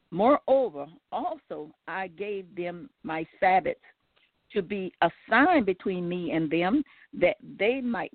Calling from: Gonzales, Louisiana, United States; I'm calling from Baton Rouge, Gonzales, Louisiana.

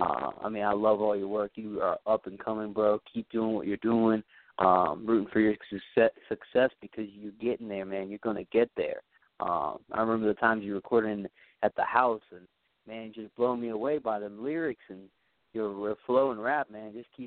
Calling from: Harrisonburg, Virginia, United States; Harrisonburg, Virginia.

